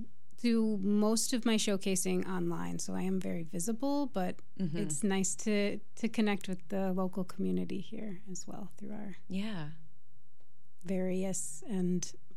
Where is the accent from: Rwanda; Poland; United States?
United States; Milwaukee, Wisconsin; also born or lived in La Crosse; But I grew up in Milwaukee. So I spent a lot of my childhood going back and forth to La Crosse, and I went to school in La Crosse.